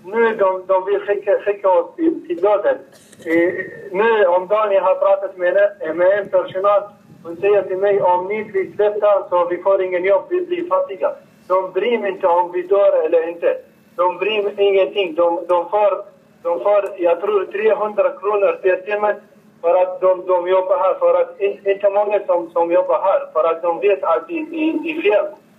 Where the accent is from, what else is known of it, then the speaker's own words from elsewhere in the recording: Iraq; Swedish is a second language; now in Sweden; och jag har varit i förvar 8 månader. Och jag kommer från Irak